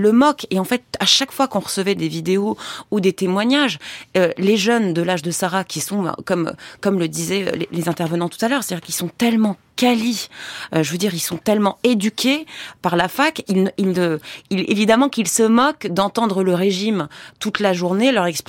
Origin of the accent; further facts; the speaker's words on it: Egypt; also born or lived in Pakistan; j'ai grandi en Égypte, dans des dictatures militaires, ensuite au Pakistan.